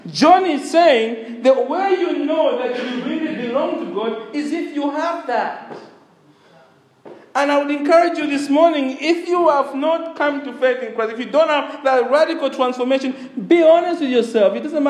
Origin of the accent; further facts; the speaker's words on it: Zambia; When I was young, growing up in Zambia, there's a song we had.